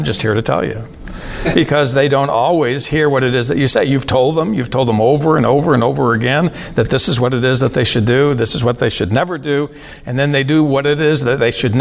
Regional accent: Maine, United States; I grew up in Maine, and I remember as a child, my grandfather was a fisherman

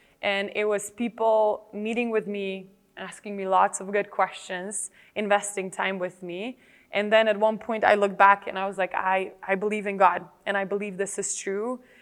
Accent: Slovenia; English is a second language; I am a Slovene, born and raised in Slovenia.

